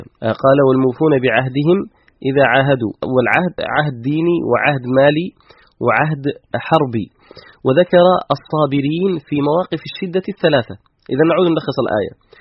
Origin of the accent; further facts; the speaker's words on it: Yemen; كان عندنا في اليمن شيء اسمه مصلحة الواجبات